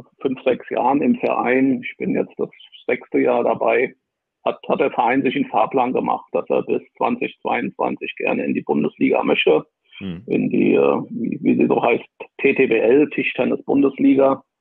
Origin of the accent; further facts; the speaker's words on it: Wiesbaden, Hesse, Germany; born there; in meiner Geburtsstadt Wiesbaden.